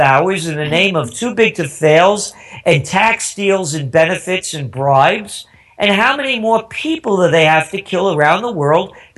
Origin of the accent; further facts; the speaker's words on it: United States; I'm an American.